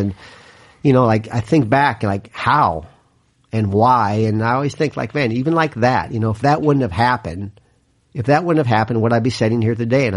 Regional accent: Zion, Illinois, United States; You know, growing up in Zion, you know, one of my very, very best friends, if not my best friend, Billy McKinney, was 1 year behind me.

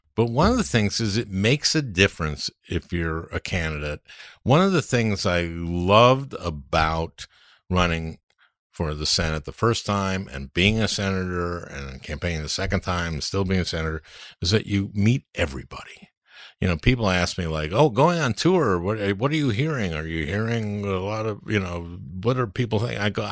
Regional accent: St. Louis Park, Minnesota, United States; I grew up in St. Louis Park, and everybody in Minnesota knows what St. Louis Park is.

